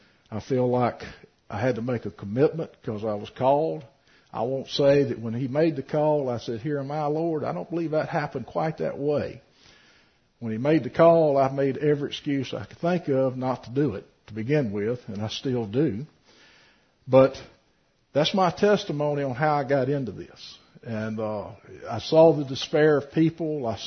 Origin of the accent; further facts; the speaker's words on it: Port St. Joe, Florida, United States; I grew up in Port St. Joe. I was born and raised there.